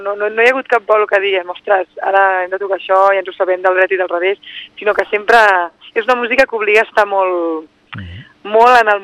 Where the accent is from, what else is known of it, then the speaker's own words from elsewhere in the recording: Vilassar de Mar, Catalonia, Spain; una cançó que parla del meu poble, que és Vilassar de Mar